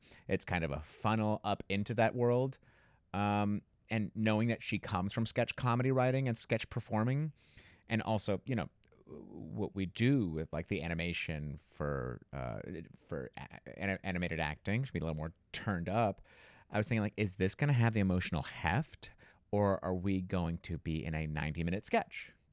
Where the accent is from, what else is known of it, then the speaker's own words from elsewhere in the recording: Miami, Florida, United States; All the aunts having like very strong opinions and so strong personalities and just coming in and like very much a matriarchal society